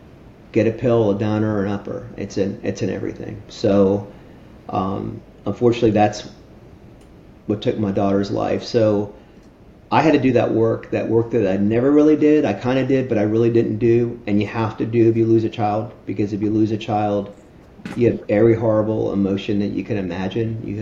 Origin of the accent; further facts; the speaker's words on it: Miami Beach, Florida, United States; So we were raised in Miami Beach, was raised in a tough environment, had loving mom and grandma